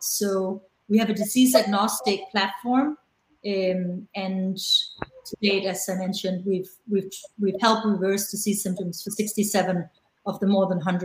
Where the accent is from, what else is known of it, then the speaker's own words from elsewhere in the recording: Denmark; I'm originally from Legoland, also known as Denmark.